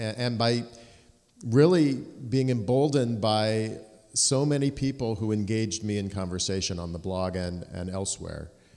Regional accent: Los Angeles, California, United States; now in Chicago, United States; When I was growing up in Los Angeles, there was always a Walk for Israel Day that ended with a big picnic in Rancho Park.

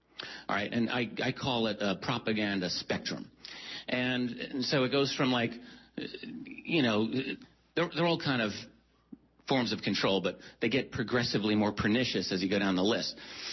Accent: Northeast, United States; Those are my people. I'm from the Northeast.

